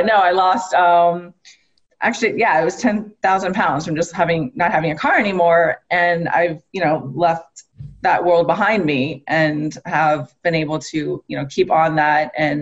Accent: Fort Lauderdale, Florida, United States; And I'm from South Florida originally and grew up in Fort Lauderdale area.

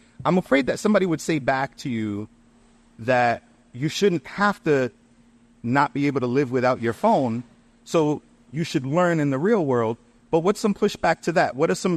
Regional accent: Rhode Island, United States; We're from Rhode Island, and we're trying to figure out what are some things that you think might be different here in Vegas

